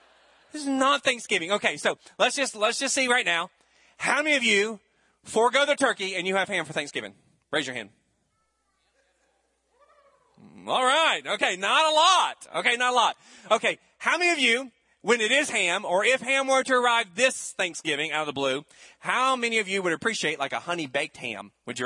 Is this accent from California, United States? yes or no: no; Charleston, South Carolina, United States; So growing up in Charleston, we always had the same menu.